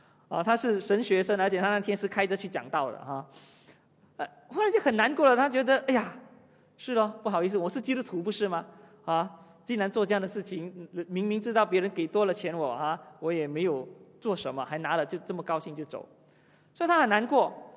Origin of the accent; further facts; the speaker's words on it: Kuala Lumpur, Malaysia; 你知道我们吉隆坡人都有这种心态啊